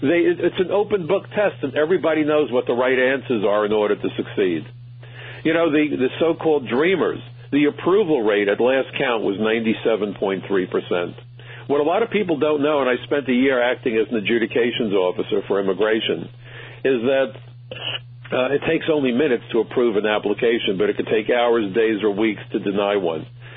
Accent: New York, United States; what really upsets me tremendously, as a New Yorker, the ashes from 9/11 landed on my home.

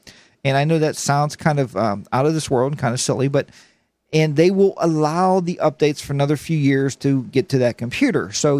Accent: Pittsburgh, Pennsylvania, United States; He is a local guy for me because I am from Pittsburgh, as many of you know.

